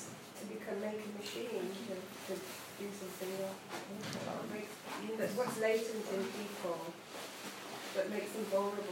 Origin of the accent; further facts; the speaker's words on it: South Africa; I grew up in South Africa and it was everything was sort of very narrow and it just, everything felt like a stone